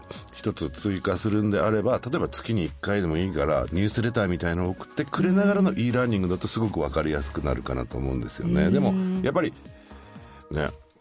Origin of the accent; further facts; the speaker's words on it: Akishima, Tokyo, Japan; 実はここで一つ面白い話がありまして、私もともと子供の頃昭島に住んでたんですよ。